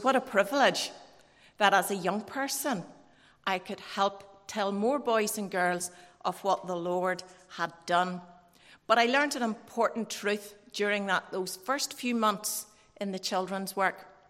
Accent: Armagh, Northern Ireland, United Kingdom; I had the privilege of growing up in Armagh Free Church under the ministry of Dr. Cook.

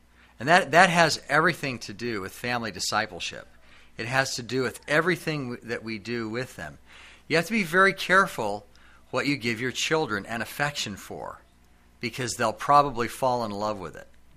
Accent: Alaska, United States; born there; I was born in Alaska, and so growing up, I was aware of the wildness of that country

